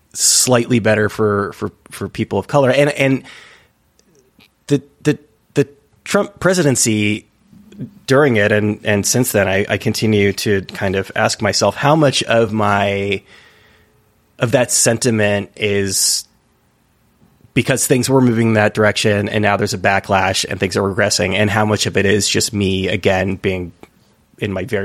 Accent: California, United States; Again, I'm from the Bay Area, so it's very similar, but San Francisco is different in that it's Silicon Valley

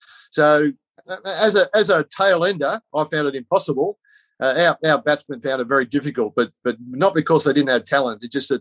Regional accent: Wagga Wagga, New South Wales, Australia; So I was nearly always a broad-brim hat guy, and that was growing up in Wagga.

